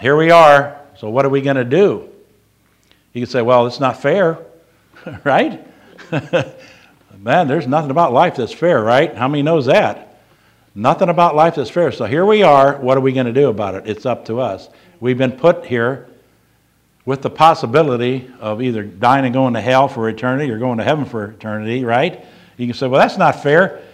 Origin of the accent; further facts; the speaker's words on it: St. Louis, Missouri, United States; See, I grew up in St. Louis.